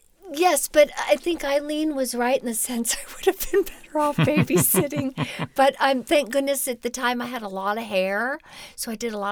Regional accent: Ohio, United States; because I was from Ohio, for some reason, I was in charge of the drain on her back porch of her townhouse

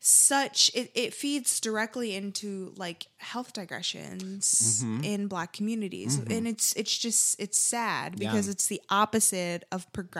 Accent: Miami, Florida, United States; like even in New York and where I grew up in Miami

